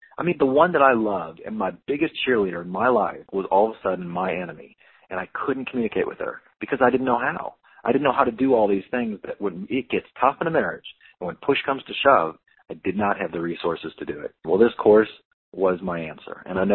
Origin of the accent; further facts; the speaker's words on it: College Station, Texas, United States; I'm from College Station, Texas.